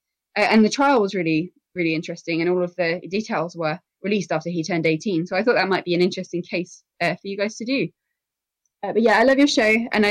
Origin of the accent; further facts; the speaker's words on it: Colchester, East of England, United Kingdom; accent: English; from England, in case you hadn't been able to tell from my accent.